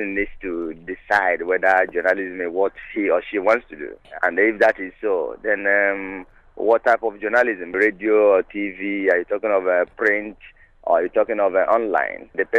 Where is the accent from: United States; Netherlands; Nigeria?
Nigeria; now in Ireland; I'm originally from Nigeria. I'm here over 14 and a half years.